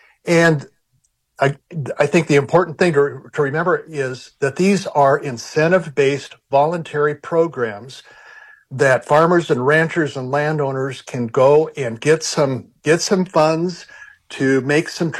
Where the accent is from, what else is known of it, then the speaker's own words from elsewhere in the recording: Montana, United States; And then realize I'm from Montana. We pronounce it Crick, not Creek.